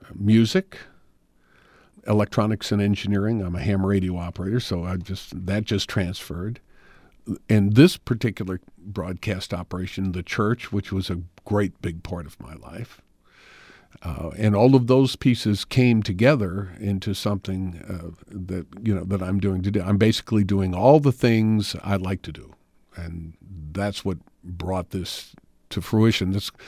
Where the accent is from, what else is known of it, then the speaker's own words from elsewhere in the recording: St. Louis, Missouri, United States; I was born and raised in St. Louis.